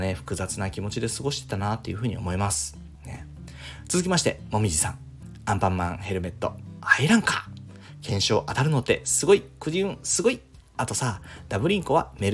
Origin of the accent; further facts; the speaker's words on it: Fukuoka, Japan; なんなら僕福岡県ですけど、福岡県の中でも何て言いますか、博多弁と、まあ、そうじゃない方、筑豊弁とか北九弁とかね、いろんなね方言があるので